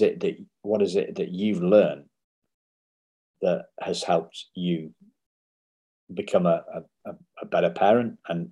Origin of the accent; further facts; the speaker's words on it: England, United Kingdom; accent: English; So this is my my English accent or my lack of pronunciation.